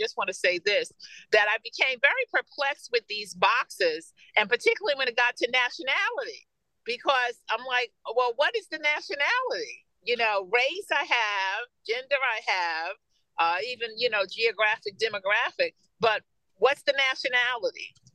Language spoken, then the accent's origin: English; Brooklyn, New York, United States; So like Reverend Kim, I grew up in East New York, Brooklyn.